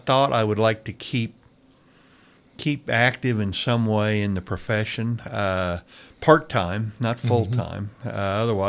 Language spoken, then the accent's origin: English; Blue Springs, Missouri, United States; I'm originally from Missouri, suburb of Kansas City, Blue Springs, and so it's good to be back in Missouri again